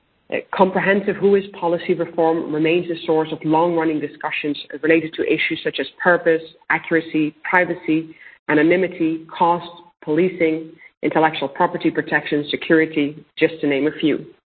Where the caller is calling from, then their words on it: Costa Rica; I'm the Vice President for Policy Support for the GNSO. And I'm calling you from Costa Rica